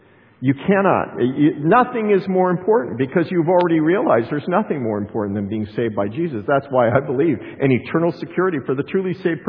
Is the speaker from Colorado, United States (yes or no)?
yes; Colorado, United States; Just like, again, Cassie Brunell in Columbine High School, you know, in my hometown, when the two killers went into Columbine High School many years ago